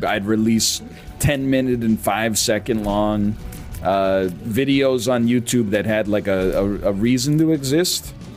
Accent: Canada; So I think being a Canadian is well positioned to that extent.

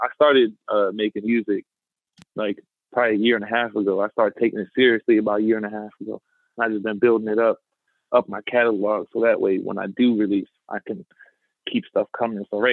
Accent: Williamsport, Pennsylvania, United States; You know what I'm saying? I come from Pennsylvania, Williamsport, Pennsylvania. It's not that big of a town

